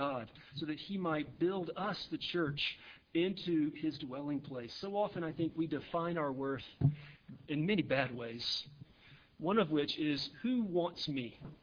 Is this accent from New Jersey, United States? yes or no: no; South Carolina, United States; I'd never been to a large city bigger than Atlanta before. I grew up in South Carolina.